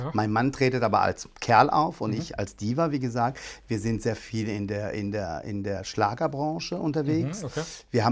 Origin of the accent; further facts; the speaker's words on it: Karlsruhe, Baden-Württemberg, Germany; also born or lived in France; Ja, klar, weil aus Frankreich, also gebürtig aus Frankreich. Ich bin zwar in Karlsruhe aufgewachsen, aber da war ich 6 Jahre alt, als wir nach Karlsruhe gekommen sind.